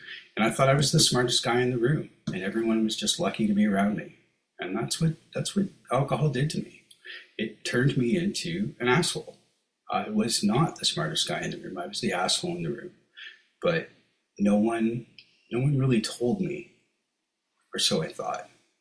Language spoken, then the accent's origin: English; New York, United States; from New York, and that was my ego again